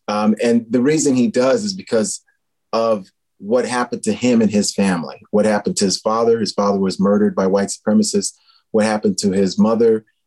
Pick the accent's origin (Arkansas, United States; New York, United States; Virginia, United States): New York, United States; Queens; And the way in which that impacted me growing up in Queens is